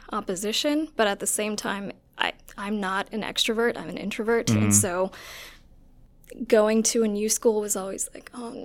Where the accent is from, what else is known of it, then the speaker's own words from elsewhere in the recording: Oman; also born or lived in Saudi Arabia / India; So I was born in Saudi Arabia, lived there for about 3 months, and then I lived in India, South India, for 2.5 years, and then I lived in the Middle East in a small country called Oman, lived there for about 9 years.